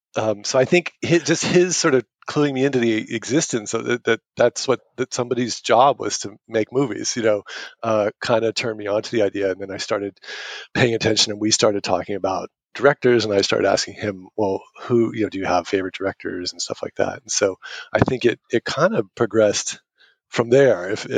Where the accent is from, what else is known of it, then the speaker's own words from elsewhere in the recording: Hanover, New Hampshire, United States; I grew up in Hanover, New Hampshire, which is the home of Dartmouth College. Very small town. It was a great place to grow up.